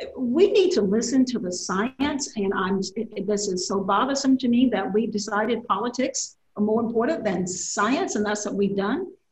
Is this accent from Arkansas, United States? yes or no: yes; Willisville, Arkansas, United States; I often talk about growing up in Willisville in Nevada County in South Arkansas